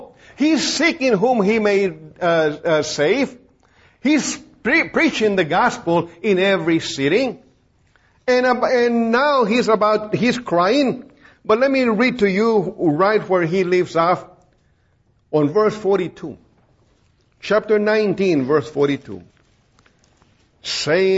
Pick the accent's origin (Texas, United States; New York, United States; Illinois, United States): Texas, United States; Beeville; During the summer, I went to my hometown in Beeville.